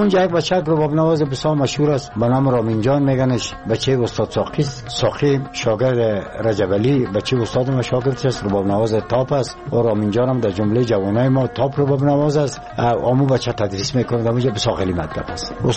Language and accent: Persian; Afghanistan; به خاطر وطن خود، به خاطر وطنم خود،